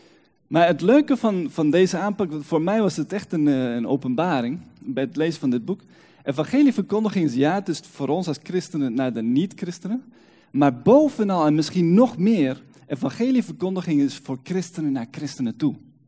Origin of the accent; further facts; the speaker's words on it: Colombia; toen legde ik uit, ik ben in Colombia opgegroeid.